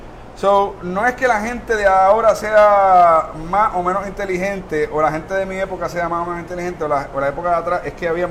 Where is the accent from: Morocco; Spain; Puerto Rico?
Puerto Rico; como puertorriqueño al fin